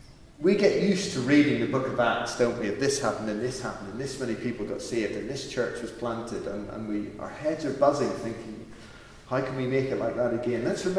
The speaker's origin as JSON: {"language": "English", "country": "Ireland", "said": "my home nation is not Wales. It's not, I'm not Cymraeg. I'm from Ireland."}